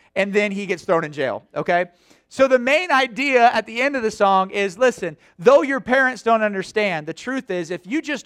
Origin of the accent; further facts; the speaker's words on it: United States; I was raised in America, and I remember the first time I heard the anthem